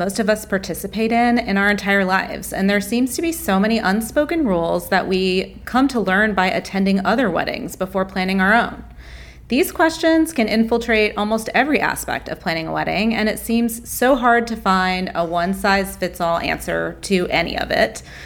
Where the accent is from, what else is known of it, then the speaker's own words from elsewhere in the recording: the South, United States; because I grew up in the South and mm-hmm. we went to etiquette classes as young girls.